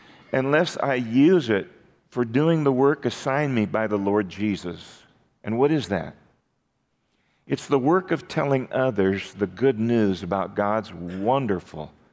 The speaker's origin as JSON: {"language": "English", "town": "Wayne", "region": "Iowa", "country": "United States", "tie": "born or raised there", "said": "In my hometown of Wayne, it's the annual Chicken Days."}